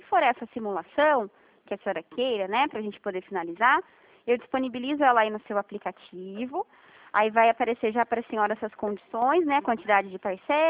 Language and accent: Portuguese; São Paulo, Brazil; eu sou interior de São Paulo